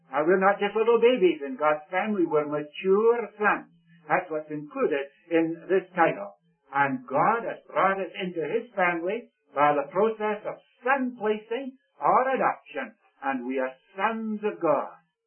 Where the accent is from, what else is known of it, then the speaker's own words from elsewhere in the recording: India; born there; And I'm not even a Scotsman. I was born in India. And you might say I'm an Indian